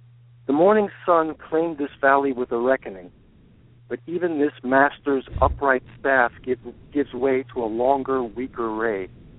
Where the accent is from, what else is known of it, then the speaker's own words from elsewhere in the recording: Brookline, Massachusetts, United States; I'm from Brookline, Massachusetts.